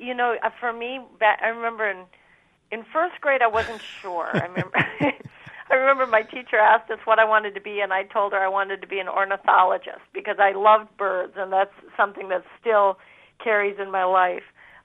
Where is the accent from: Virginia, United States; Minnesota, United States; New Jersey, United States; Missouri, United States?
Minnesota, United States; Windom; now in New York City, United States; Well, I'm from Windom, Minnesota, originally, southwest Minnesota, and I now live in New York City